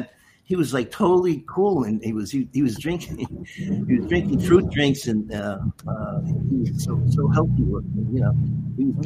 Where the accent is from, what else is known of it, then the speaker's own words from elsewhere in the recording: Astoria, New York, United States; I grew up in Astoria, yes. It's right there.